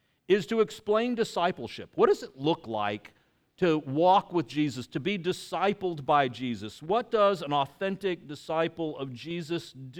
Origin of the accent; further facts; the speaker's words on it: El Paso, Texas, United States; as we would say in my hometown of El Paso, he is the whole enchilada.